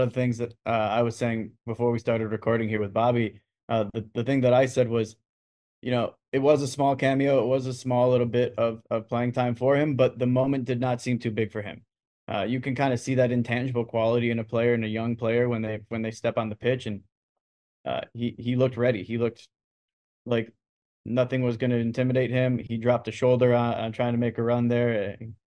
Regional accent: New York, United States; now in Florida, United States; I'm a kid from New York to move down to Florida.

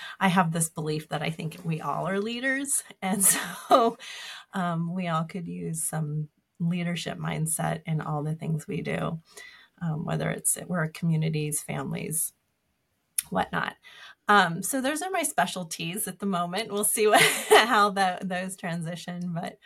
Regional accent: San Diego, California, United States; moved away as an adult; also born or lived in North Carolina; I currently live in Massachusetts. I've been here since 99, went to school in North Carolina, and I was born and raised in San Diego, which is my home and where I dream of being again someday.

